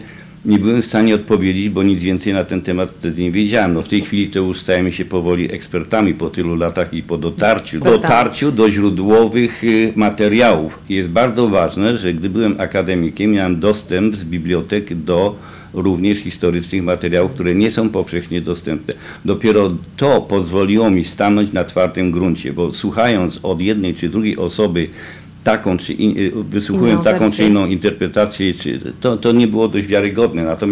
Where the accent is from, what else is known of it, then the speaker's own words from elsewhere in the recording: Kraków, Lesser Poland, Poland; moved away as an adult; now in Australia; Ja pochodzę z Krakowa.